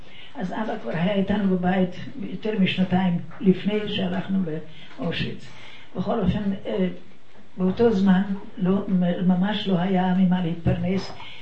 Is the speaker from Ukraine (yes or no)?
yes; Zakarpattia Oblast, Ukraine; now in Israel; אני מצ'כוסלובקיה. צ'כוסלובקיה הייתה מורכבת משלושה ארצות, צ'כיה, סלובקיה וחלק קטן של אוקראינה. אני מאוקראינה.